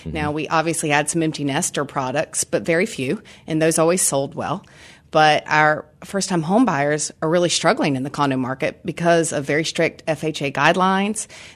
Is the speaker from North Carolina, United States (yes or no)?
yes; Charlotte, North Carolina, United States; And I'm very proud of it since it's my hometown. A lot of us don't want to leave. So we might have lived in Cotswold. We come back to Charlotte.